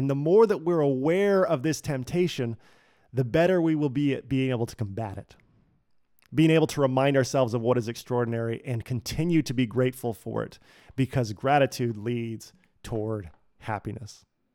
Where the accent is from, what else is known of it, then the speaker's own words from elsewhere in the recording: Redlands, California, United States; Because I grew up in Redlands, California, and I never heard anybody talk about how beautiful it was.